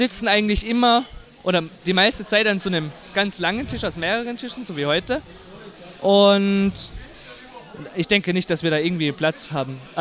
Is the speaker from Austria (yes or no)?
yes; Kitzbühel, Tyrol, Austria; Kitzbühel.